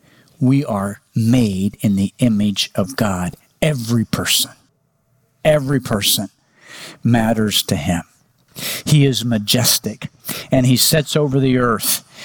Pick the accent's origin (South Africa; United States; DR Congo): United States; Oklahoma; Now, we didn't do that kind of math when I was growing up in Oklahoma.